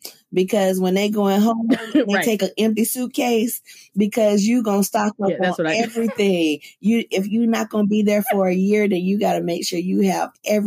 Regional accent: Mississippi, United States; now in Japan; I'm from Mississippi. Mississippi is catfish bound.

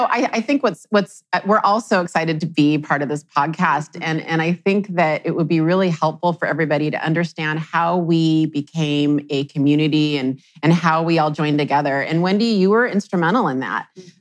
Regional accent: Seattle, Washington, United States; I'm from Seattle, Washington

